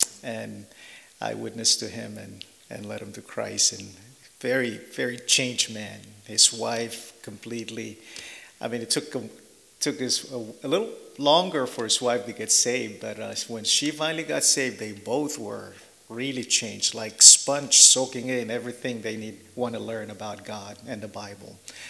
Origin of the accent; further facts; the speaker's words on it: Pohnpei, Micronesia; first language Pohnpeian; English is a second language; My dad is from the island of Panape where we are, and that's my first language. My mother's from another island called Kosrae, and her language is totally different from Pohnpeian language